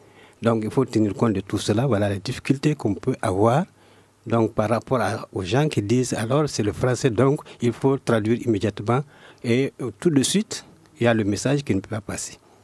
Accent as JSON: {"language": "French", "country": "Mali", "said": "parce que nous sommes du Mali où le français ne dit absolument rien à la plupart de nos populations."}